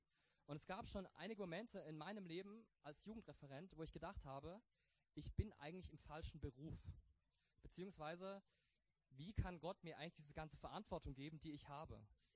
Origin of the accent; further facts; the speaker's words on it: Baden-Württemberg, Germany; Württemberg ist ja schön, sag ich als Badener, Württemberg ist ja schön